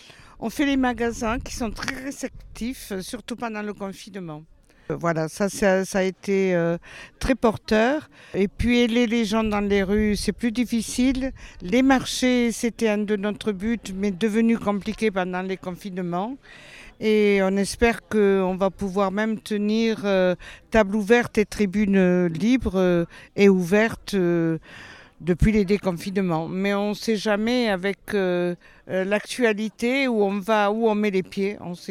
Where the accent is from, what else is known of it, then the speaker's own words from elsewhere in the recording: Cannes, Provence-Alpes-Côte d'Azur, France; On vient de Cannes, mais on a une amie qui est à Tourette